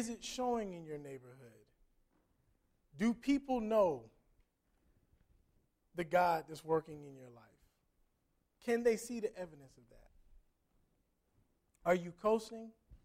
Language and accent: English; Ohio, United States; Now, Pat and I have nothing in common except for we're both from Ohio.